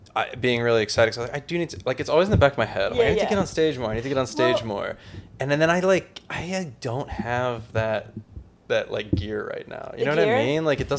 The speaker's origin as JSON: {"language": "English", "town": "Pittsburgh", "region": "Pennsylvania", "country": "United States", "tie": "born or raised there", "said": "I'm from Pittsburgh."}